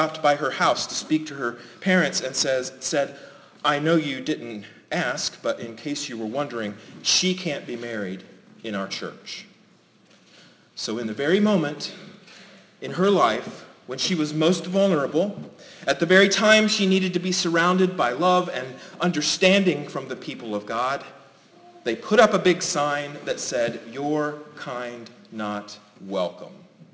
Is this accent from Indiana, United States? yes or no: yes; Speedway, Indiana, United States; I remember when I was a teenager in the youth group at my church I grew up in Speedway